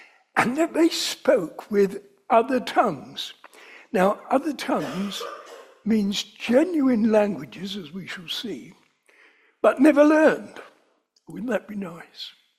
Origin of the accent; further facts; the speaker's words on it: London, United Kingdom; accent: London; Everybody would know that I'm a Londoner. If I go to Zambia, I'm ashamed of my London accent